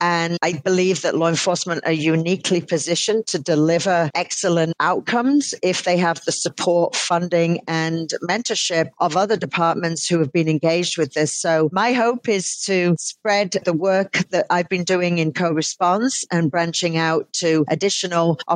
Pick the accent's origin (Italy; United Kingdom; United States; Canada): United Kingdom; moved away as an adult; It's not just because I'm British.